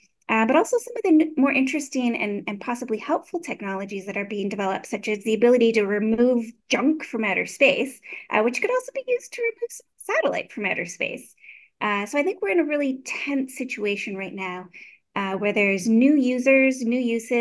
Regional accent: Canada; I don't specialize in Canada, but I am Canadian

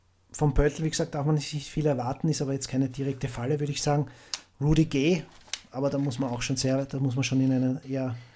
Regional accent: Austria; Als Österreicher muss ich natürlich eine Lanze für ihn brechen

